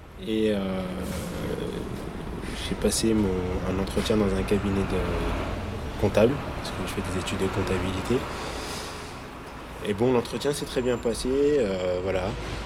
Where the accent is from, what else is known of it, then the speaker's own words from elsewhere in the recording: France; Malgré que je suis français, mais d'origine algérienne.